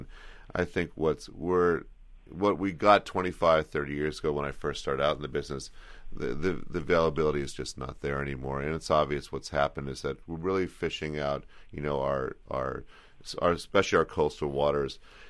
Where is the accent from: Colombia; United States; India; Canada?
United States; Berkeley, California; I grew up in Berkeley, California, and, you know, I ate at Japanese restaurants, Chinese restaurants.